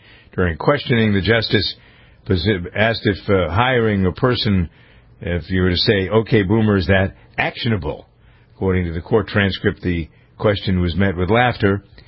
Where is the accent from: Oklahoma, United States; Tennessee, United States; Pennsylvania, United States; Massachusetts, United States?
Massachusetts, United States; Framingham; The Bose Corporation, which is headquartered in my hometown of Framingham, Massachusetts